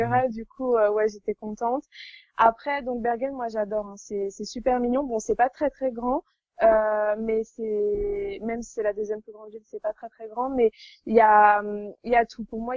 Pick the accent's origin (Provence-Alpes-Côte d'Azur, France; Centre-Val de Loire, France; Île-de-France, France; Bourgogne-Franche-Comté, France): Île-de-France, France; Paris; now in Norway; j'ai fêté mes 18 ans ici en Norvège avec ma famille d'accueil. Et puis, donc je suis parisienne, j'habite en banlieue parisienne. Et actuellement, en Norvège, je suis dans une ville qui s'appelle Bergen, qui est sur la côte ouest, sur la côte ouest de la Norvège